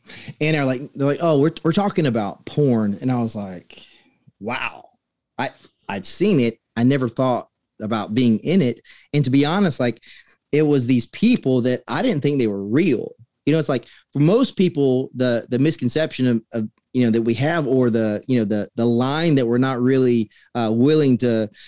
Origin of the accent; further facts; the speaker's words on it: South Carolina, United States; So, you know, I grew up in South Carolina and I wanted to be an actor